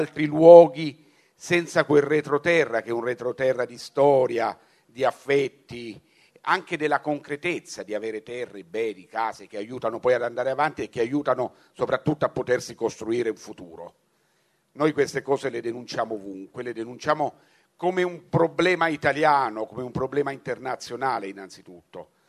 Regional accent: Rome, Lazio, Italy; Io vivo a Roma, ma sono nato a Roma, ho sempre abitato a Roma, però le origini della mia famiglia sono della Calabria, non ci torno quasi mai, se non raramente

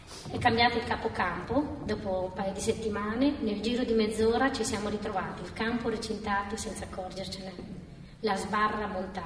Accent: Naples, Campania, Italy; now in Modena, Italy; io sono napoletana di Napoli, il mio papà ci ha portato a Modena dopo il terremoto dell'Irpinia, dove aveva perso la casa

